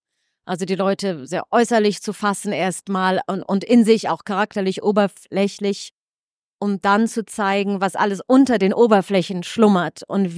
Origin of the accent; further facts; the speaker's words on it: North Rhine-Westphalia, Germany; now in United States; Ich lebe sehr weit weg in den USA, habe Heimweh nach meiner Heimat, die das Sauerland ist.